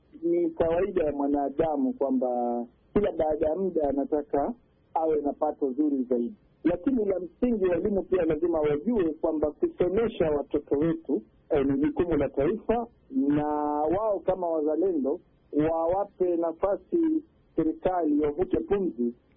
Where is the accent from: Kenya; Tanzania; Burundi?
Kenya; Mimi kama mzazi na kama Mkenya